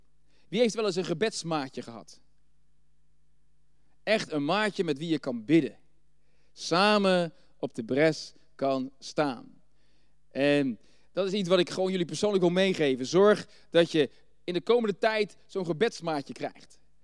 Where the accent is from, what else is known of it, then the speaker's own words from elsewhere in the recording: Netherlands; Want ja, ik ben een Nederlander en ik geloof niet in Allah, want ik geloof in de profeet Isa